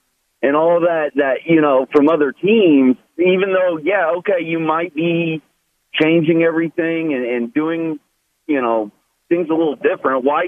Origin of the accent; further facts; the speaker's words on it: Kansas, United States; I'm originally from Kansas, so I've been a fan of Sporting KC and the Wizards, and even before them, the Wiz.